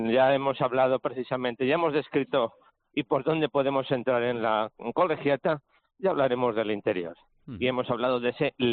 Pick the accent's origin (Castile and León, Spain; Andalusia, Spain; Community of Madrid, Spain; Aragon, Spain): Castile and León, Spain; Valladolid; aunque yo soy de Valladolid